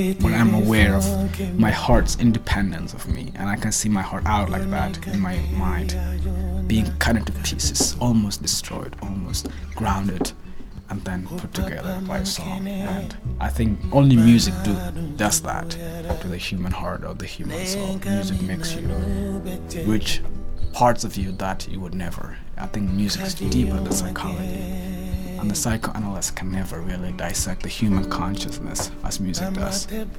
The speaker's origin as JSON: {"language": "English", "country": "South Sudan", "said": "I am from South Sudan."}